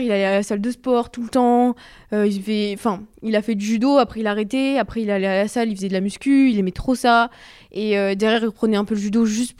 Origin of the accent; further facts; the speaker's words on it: Occitanie, France; Moi je viens du Gard et en gros, c'est un peu une histoire de famille